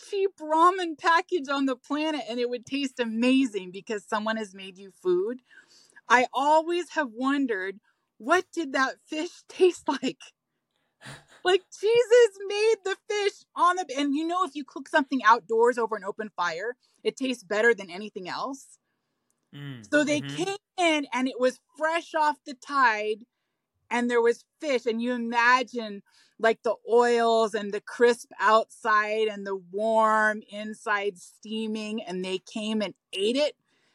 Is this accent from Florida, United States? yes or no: yes; Florida, United States; my family is Alaskan and my mom's from Northern Canada, but I was born and raised in Florida, you know, going back and forth to Alaska.